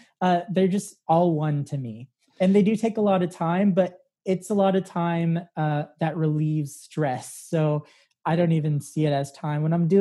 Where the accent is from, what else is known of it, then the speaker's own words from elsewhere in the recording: Santa Fe, New Mexico, United States; Santa Fe, New Mexico.